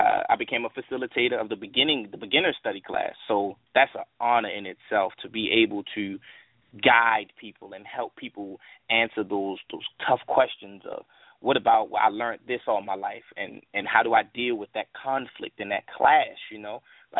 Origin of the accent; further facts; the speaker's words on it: Baltimore, Maryland, United States; I'm from Baltimore. I've been here all my life. You know, maybe you can hear it in my vernacular or how I speak. I'm from Park Heights, which is like his own island in Baltimore.